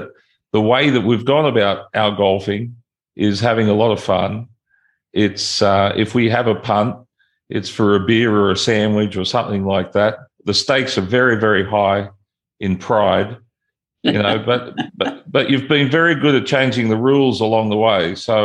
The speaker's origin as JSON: {"language": "English", "country": "Australia", "tie": "born or raised there", "said": "I was raised in Australia"}